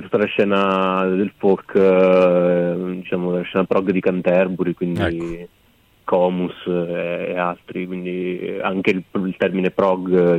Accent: Abruzzo, Italy; un periodo le abbiamo fatte qui giù da noi in Abruzzo

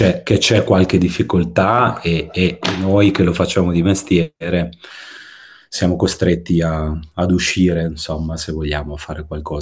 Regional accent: Cervignano del Friuli, Friuli-Venezia Giulia, Italy; now in Gorizia, Italy; Io vivo a Gorizia, sono cresciuto a Cervignano del Friuli, ma insomma ho bazzicato più intorno a Udine.

